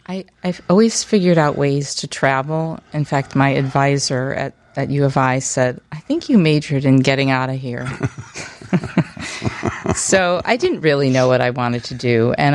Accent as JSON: {"language": "English", "town": "Chicago", "region": "Illinois", "country": "United States", "tie": "born or raised there", "said": "Well, I grew up in Hyde Park, Chicago, South Side, went to Kenwood High School."}